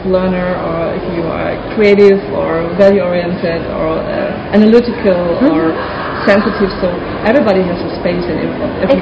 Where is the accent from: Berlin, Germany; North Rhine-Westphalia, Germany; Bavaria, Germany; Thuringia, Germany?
Berlin, Germany; I'm from Berlin